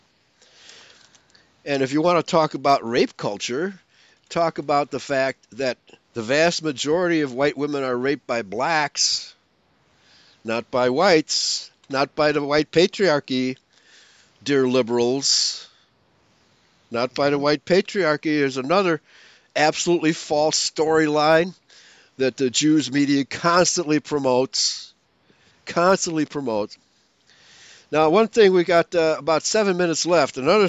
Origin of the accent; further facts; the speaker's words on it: Chicago, Illinois, United States; So now we see that in my hometown, Chicago, you know, they accuse us all of being racists, right?